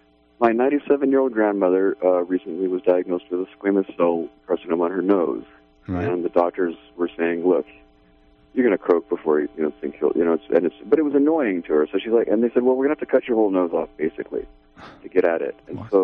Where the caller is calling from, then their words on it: Redway, California, United States; Yeah, hi, I'm from Redway, California.